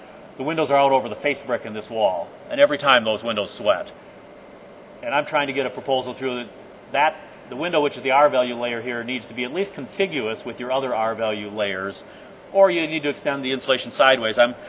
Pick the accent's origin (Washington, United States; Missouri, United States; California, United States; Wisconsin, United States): Wisconsin, United States; I'm from Wisconsin, so everybody I know is in climate zone A, which means moist.